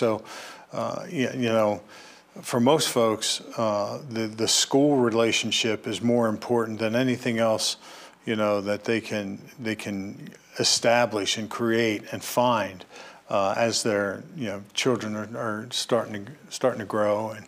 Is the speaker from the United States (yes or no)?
yes; Maryland, United States; We moved to the farm where I'm at in 1966. And so grew up there on a dairy farm, milking cows, making hay, doing all that kind of thing.